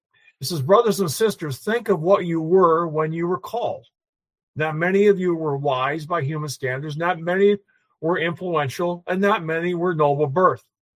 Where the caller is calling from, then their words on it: Michigan, United States; I'm in Michigan. That state up north.